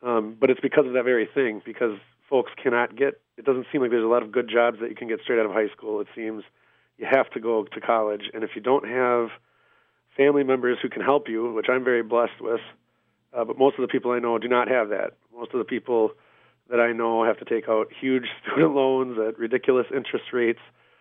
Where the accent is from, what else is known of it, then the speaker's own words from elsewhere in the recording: Rib Mountain, Wisconsin, United States; also born or lived in Wausau; I was born and raised here in the Wausau area. I was actually born in Wausau, and then my mom was a single mother most of my life, and she moved out to Rib Mountain by the time I was about four.